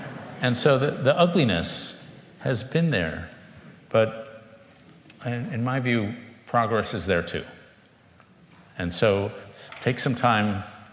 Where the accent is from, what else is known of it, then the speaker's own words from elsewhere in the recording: New York, United States; I grew up in New York